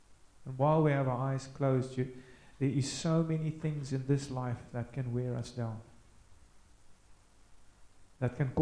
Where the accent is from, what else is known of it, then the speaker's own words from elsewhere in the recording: Hermanus, Western Cape, South Africa; I come from Hermanus. We have grass there and big fish called whales.